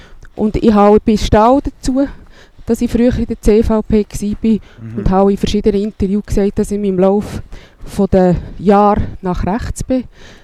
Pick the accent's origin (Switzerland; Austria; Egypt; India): Switzerland; Bern; Ich bin im Kanton Bern aufgewachsen und war dort in der CVP. Im Jahr 2007, 2008 bin ich in die Ostschweiz gekommen